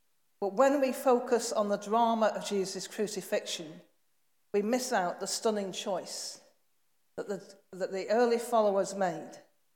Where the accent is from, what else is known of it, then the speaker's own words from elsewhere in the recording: Manchester, North West England, United Kingdom; accent: Manchester; in a different country. I know it's only Scotland, but it was challenging. And they did understand my Manchester accent.